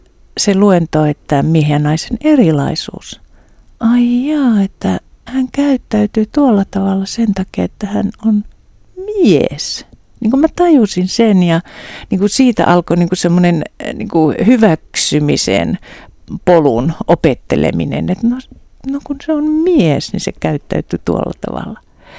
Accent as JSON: {"language": "Finnish", "region": "Savo", "country": "Finland", "said": "kun mä oon savolainen"}